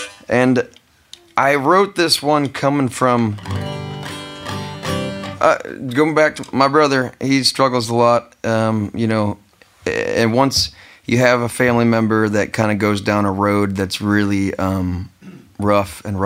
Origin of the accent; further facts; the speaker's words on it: St. Louis, Missouri, United States; From St. Louis. Yeah. From St. Louis and surrounding parts, but I grew up on Grand in Connecticut, right there by, you know, where CBGB is right there or, you know, South Granville or Tower Grove Park.